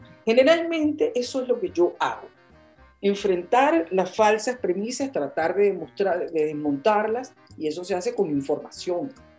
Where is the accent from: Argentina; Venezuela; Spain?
Venezuela; Zulia; accent: Zulia; en mi acento, que no sea del Zulia, que no sea de Perijá. Entonces, no, yo no estoy lejos del Zulia.